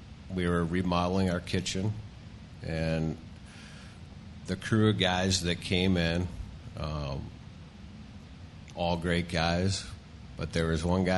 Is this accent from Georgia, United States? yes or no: yes; Atlanta, Georgia, United States; I grew up in Atlanta, Georgia, in a single-parent home.